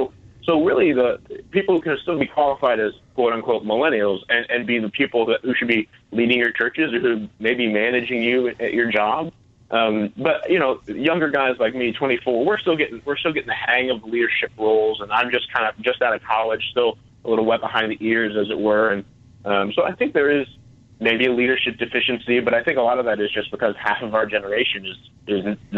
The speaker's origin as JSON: {"language": "English", "region": "Indiana", "country": "United States", "lives_now": "Nashville, United States", "said": "I live in Nashville now. I'm from Northern Indiana. I live in Nashville."}